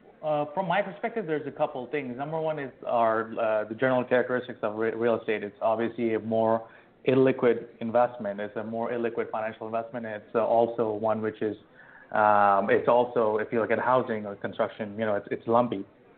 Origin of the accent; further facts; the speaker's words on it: United States; moved away as an adult; now in London, United Kingdom; So I'm an American citizen, but I'm here in London.